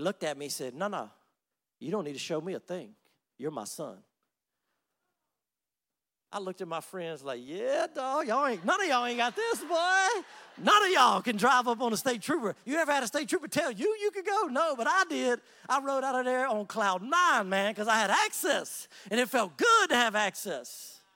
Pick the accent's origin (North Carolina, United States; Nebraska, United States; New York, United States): North Carolina, United States; Laurinburg; also born or lived in Louisiana; Well, I grew up in Louisiana the first 12 years of my life, but my hometown in North Carolina is Laurinburg, North Carolina.